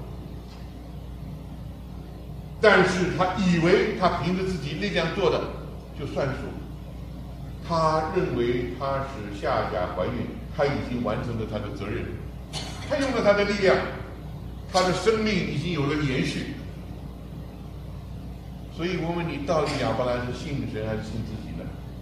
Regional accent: China; 其实我们中国人也有领养的孩子算在自己的账上

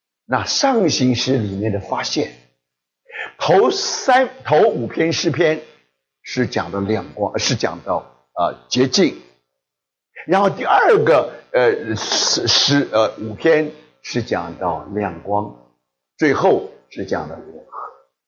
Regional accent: Taiwan; now in United States; 我还记得我刚刚到美国的时候，那么我很得意啊，因为我从台湾来的

